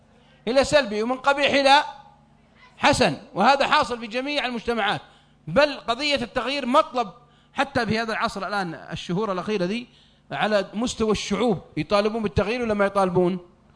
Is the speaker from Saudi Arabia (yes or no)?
yes; Saudi Arabia; الآن لو واحد عندنا بالسعودية